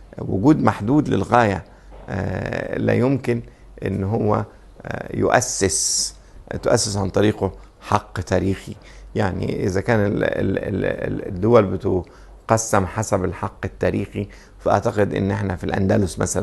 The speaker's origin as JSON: {"language": "Arabic", "country": "Egypt", "said": "من المسائل الهامة جدا بالنسبة لنا كمصريين"}